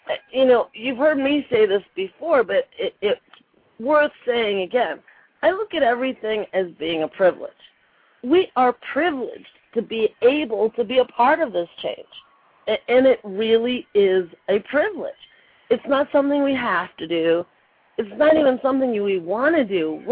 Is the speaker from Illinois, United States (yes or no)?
yes; Chicago, Illinois, United States; also born or lived in Cleveland; Being from Chicago myself, I was raised in Chicago, born in Cleveland.